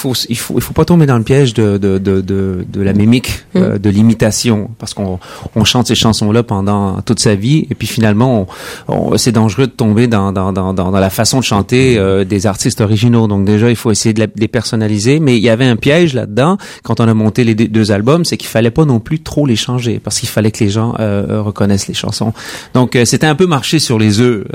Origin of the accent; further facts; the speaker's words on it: New Brunswick, Canada; moi, je suis né presque bilingue finalement. Je viens du Nouveau-Brunswick, comme tout le monde le sait déjà.